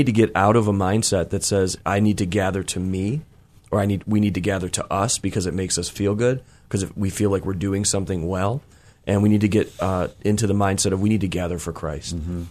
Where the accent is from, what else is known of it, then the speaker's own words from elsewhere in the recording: United States; because I'm an American and I pastor in America